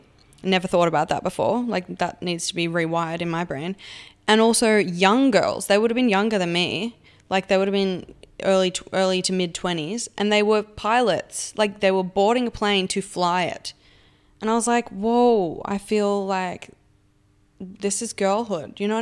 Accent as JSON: {"language": "English", "town": "Melbourne", "region": "Victoria", "country": "Australia", "lives_now": "Perth, Australia", "said": "So I'm from Melbourne originally. I've moved to Perth. I've been here for like 4 years now"}